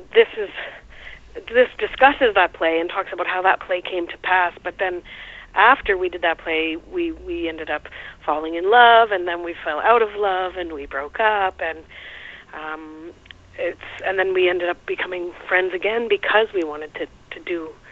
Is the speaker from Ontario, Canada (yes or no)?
no; Nova Scotia, Canada; now in Quebec, Canada; And I am from Nova Scotia originally, mm-hmm. but I lived in Quebec for more than 20 years and in the townships now for 10.